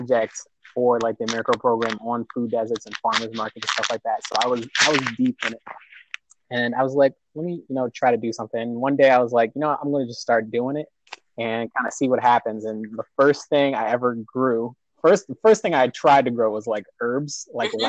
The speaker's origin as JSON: {"language": "English", "town": "Largo", "region": "Maryland", "country": "United States", "tie": "born or raised there", "also_born_or_lived": "Montgomery County", "said": "I grew up in the DC metropolitan area. So we call it the DMV. I grew up in Largo, Maryland, and then moved to Montgomery County, Maryland. So I've been in this area for most of my life."}